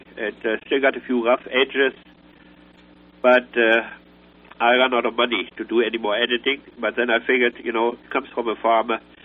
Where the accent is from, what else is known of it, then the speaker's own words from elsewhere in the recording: Germany; moved away; When I came over from Germany...